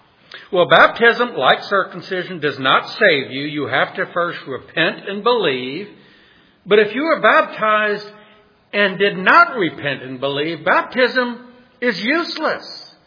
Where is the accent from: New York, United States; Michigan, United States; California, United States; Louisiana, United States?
Louisiana, United States; New Orleans; Anyway, I grew up in New Orleans, and then I got saved at age 20 and moved away.